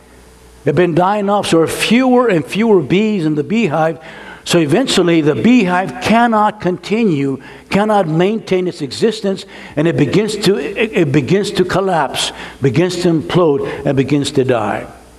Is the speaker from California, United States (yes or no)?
yes; California, United States; We're from California. California is, in some ways, the breadbasket of the world. We are an agricultural state.